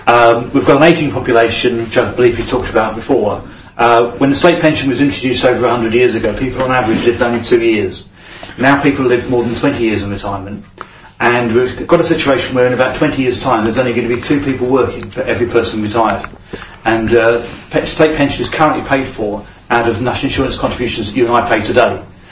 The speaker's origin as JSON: {"language": "English", "town": "Medway", "region": "South East England", "country": "United Kingdom", "said": "From Medway, and I'm an independent financial advisor working for Facts and Figures."}